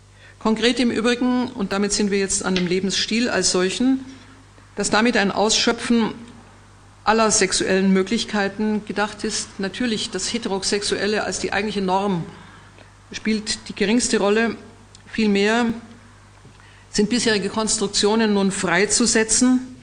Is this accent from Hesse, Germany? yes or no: no; Erlangen, Bavaria, Germany; ich komme ja aus Erlangen, wo sie häufig gemacht werden